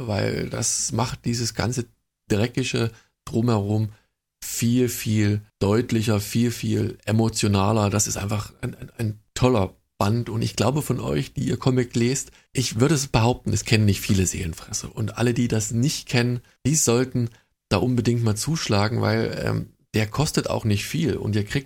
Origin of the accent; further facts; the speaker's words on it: Leipzig, Saxony, Germany; Wir sind halt Leipziger